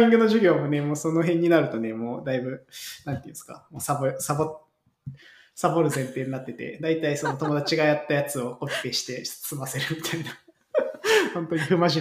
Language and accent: Japanese; Kumamoto, Japan; moved away as an adult; 就職先としては、まあ地元熊本であるか、まあ福岡か東京かっていう、まあ大体3択ぐらいですね。